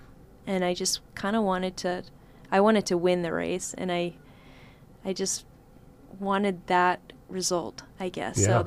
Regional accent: Anchorage, Alaska, United States; I mean, I grew up in Anchorage, but I'd never seen Southeast Alaska till last year.

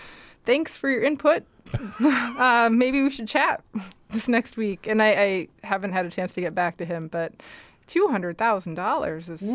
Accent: Muldoon, Alaska, United States; I grew up, people joke with me, I say, Muldoon Miu Hurunga. I'm a person from Muldoon.

